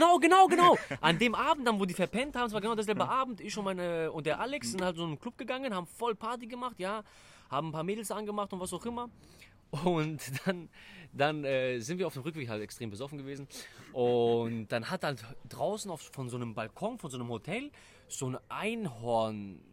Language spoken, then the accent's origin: German; Greece; ich bin ja Grieche, ne